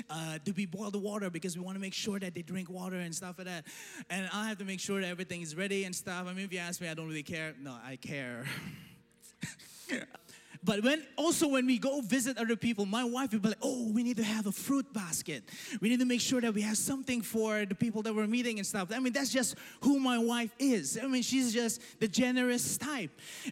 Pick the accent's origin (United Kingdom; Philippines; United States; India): Philippines; I know because I'm also Filipino.